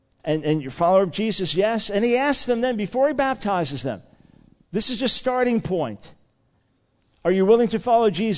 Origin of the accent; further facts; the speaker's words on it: New York, United States; I wanted to go back to the New York area. I'm from New York originally.